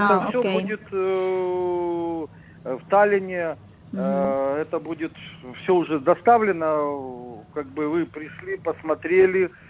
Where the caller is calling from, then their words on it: Ukraine; Я вас беспокою из Украины.